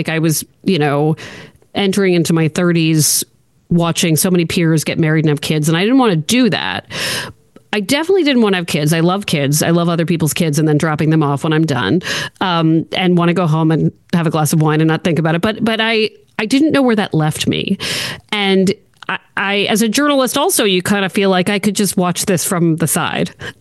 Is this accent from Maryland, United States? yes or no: yes; Maryland, United States; now in Boston, United States; I'm not originally from Boston. I'm from Maryland. Boston, where I live, is a very town.